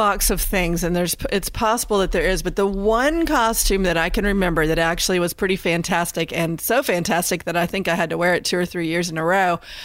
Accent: Indiana, United States; I grew up in Indiana.

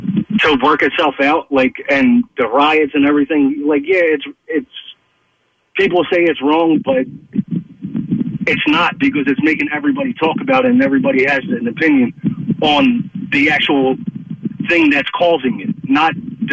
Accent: Philadelphia, Pennsylvania, United States; I grew up in Philly. I grew up in North Philly. You know, I'm white. I grew up in North Philly. I moved up to Longcrest.

